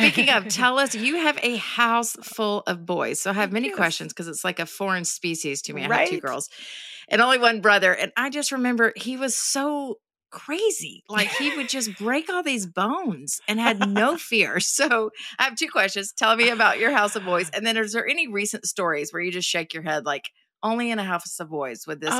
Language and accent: English; Georgia, United States; My sister, we grew up in Georgia